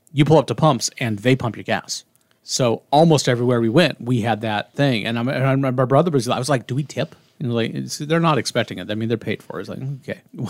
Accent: Kansas, United States; And I have always, growing up in Kansas, guys, if you're listening to this, convenience stores and gas stations are the same thing here.

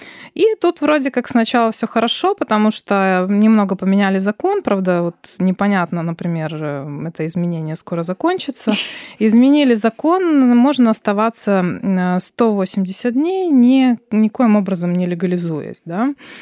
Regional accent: Ukraine; also born or lived in Spain / Belarus; Да, я украинка, которая сначала 6 лет прожила в Испании, потому что я там училась, да, потом 11 лет работала и жила в Беларуси, и сейчас вернулась на родину

